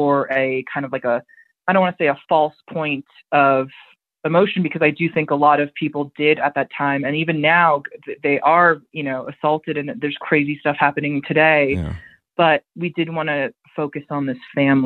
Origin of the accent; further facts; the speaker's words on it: United States; I'm an American, so American producers produce the film.